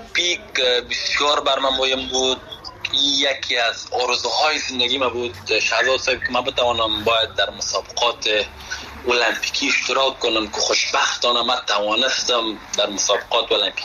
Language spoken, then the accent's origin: Persian; Afghanistan; خودم از افغانستان آمدم